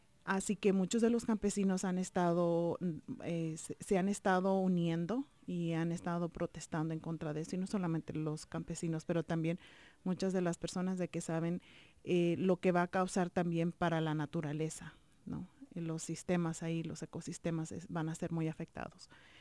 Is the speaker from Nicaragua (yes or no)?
yes; Granada, Nicaragua; como por ejemplo yo soy de Granada.